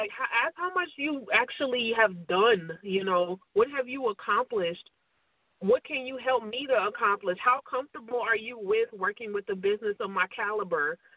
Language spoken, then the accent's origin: English; Compton, California, United States; Yeah. I'm from Compton, California, and that's always interesting to people because, you know